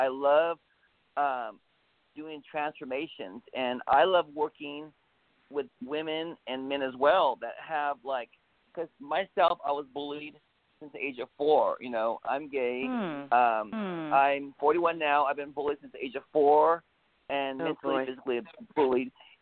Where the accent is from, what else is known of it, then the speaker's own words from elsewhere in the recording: Hanford, California, United States; I grew up in Hanford, California. My mom had her own salon, mostly agriculture, all dairies, a lot of farming.